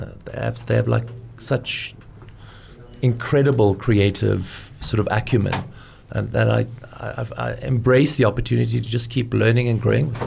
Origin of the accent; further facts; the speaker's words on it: Cape Town, Western Cape, South Africa; moved away as an adult; also born or lived in Israel / United Kingdom; I'm from Cape Town, from the Cape Flats